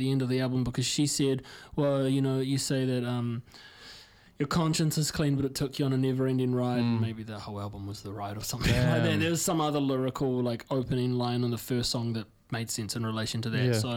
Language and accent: English; Christchurch, Canterbury, New Zealand; Yeah, we're both from Otatahi